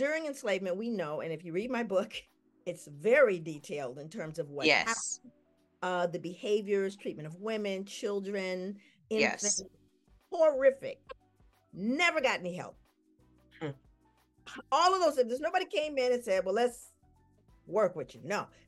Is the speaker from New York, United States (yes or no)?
no; Los Angeles, California, United States; And as I grew up in South Central, and I grew up hearing things from my people that were disturbing.